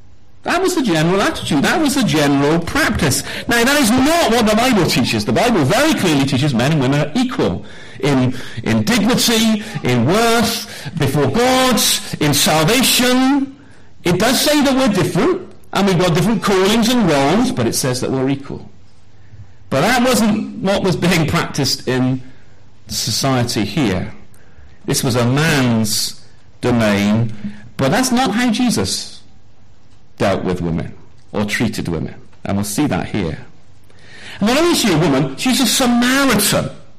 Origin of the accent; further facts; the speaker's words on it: England, United Kingdom; don't they know that we're English? We don't do that, do we?